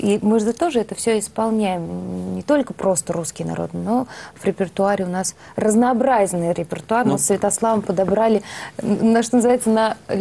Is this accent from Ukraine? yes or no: no; Penza Oblast, Russia; так как я из Пензенской области, конечно, мне звучали более своего региона